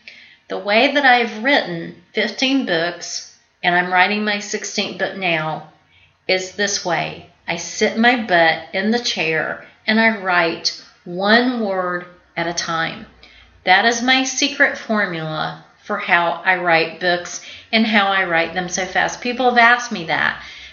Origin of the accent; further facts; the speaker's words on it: Georgia, United States; Or as we say in the South, where I grew up in South Georgia, eat the meat and spit out the bones.